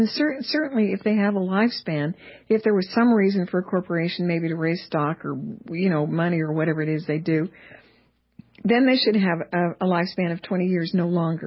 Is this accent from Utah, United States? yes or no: yes; Utah, United States; I'm from Utah. That land was settled by my pioneer ancestors.